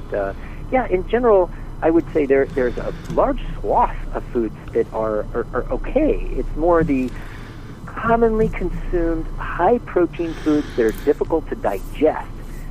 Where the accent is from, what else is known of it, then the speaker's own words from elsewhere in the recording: England, United Kingdom; And I'm English, and therefore I always have to have milk in my tea.